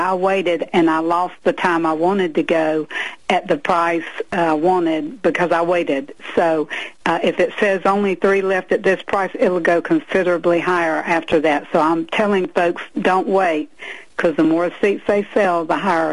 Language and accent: English; Georgia, United States; I'm from Georgia.